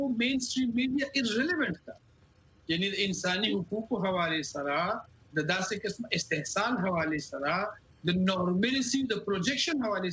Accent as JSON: {"language": "Pashto", "country": "Pakistan", "said": "خو ورسره زه پاکستاني یم."}